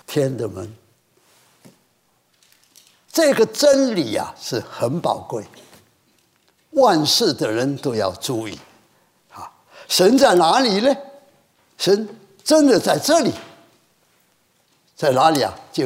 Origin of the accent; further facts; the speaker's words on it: Quanzhou, Fujian, China; 只晓得是要到厦门，我是泉州人啊